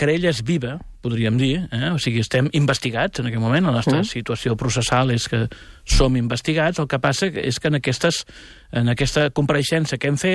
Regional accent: Reus, Catalonia, Spain; Jo que sóc de Reus, que conec bé la història del general Prim

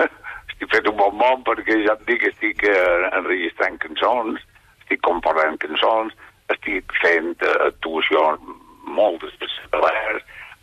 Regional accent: Vilafranca de Bonany, Balearic Islands, Spain; no només a Catalunya, sinó a les Balears, i especialment al meu poble de Vilafranca de Bonany.

